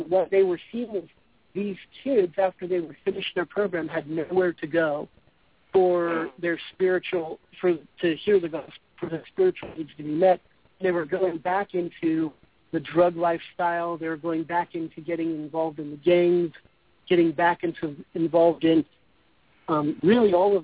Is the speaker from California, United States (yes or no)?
yes; California, United States; accent: Californian; they felt like they were in a Hollywood movie, they said, because of my Californian accent.